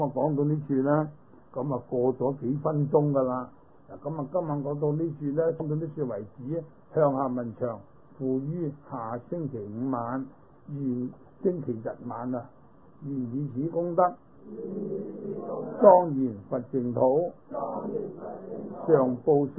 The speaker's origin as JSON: {"language": "Cantonese", "country": "China", "said": "在我哋中国人说为咧唔礼貌，袒胸露臂"}